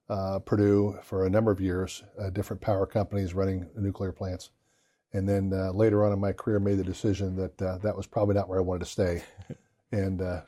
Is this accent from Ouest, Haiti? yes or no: yes; Port-au-Prince, Ouest, Haiti; lot of time in Port-au-Prince, Haiti as a child and growing up all the way through high school. And I was raised in the Episcopal Church in the 70s, and in Haiti, our family were Episcopalians